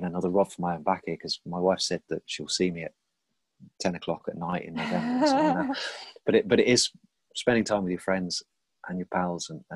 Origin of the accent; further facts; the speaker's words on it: South of England, United Kingdom; It was always a bit troublesome as an Englishman from the south of England to portray a Viking.